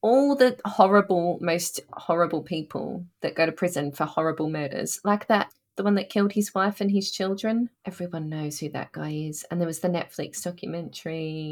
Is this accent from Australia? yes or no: yes; Australia; Because I'm from Australia and you should know about this.